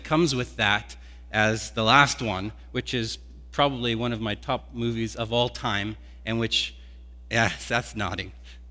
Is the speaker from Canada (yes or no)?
yes; Canada; And of course, as a Canadian, how could you not include, right?